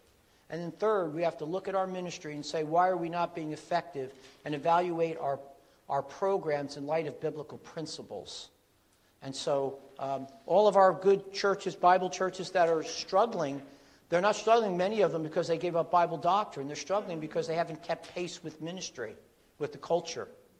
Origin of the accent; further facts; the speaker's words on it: Middlesex, New Jersey, United States; And Piscataway, New Jersey, really is where I grew up in Middlesex, the next town over.